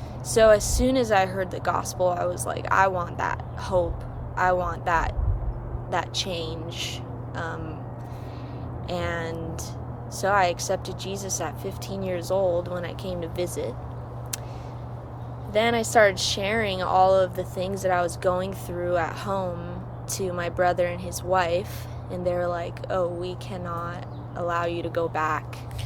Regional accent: Hawaii, United States; I was born and raised in Hawaii, so I grew up very poor, and I did not know the Lord at all.

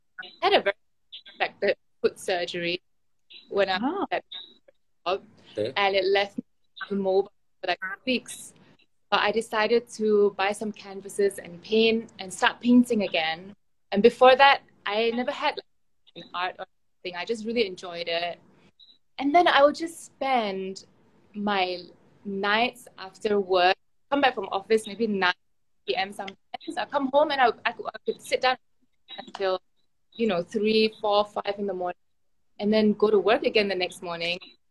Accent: Kuching, Sarawak, Malaysia; So I grew up, I was born and raised in Kuching.

